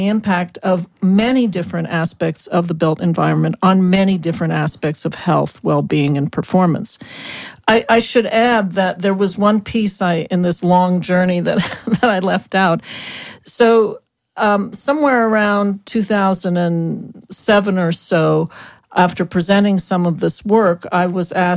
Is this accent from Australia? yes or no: no; Montreal, Quebec, Canada; now in United States; I was a big city East Coast girl. I grew up in Montreal. I knew snow.